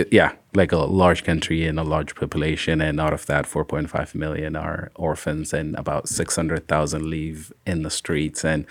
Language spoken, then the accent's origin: English; Ethiopia; I am from Ethiopia